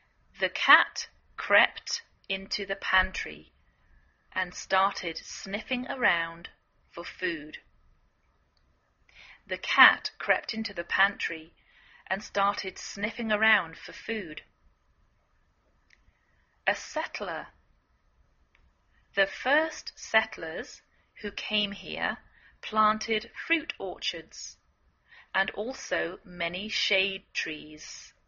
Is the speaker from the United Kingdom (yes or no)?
yes; England, United Kingdom; now in United States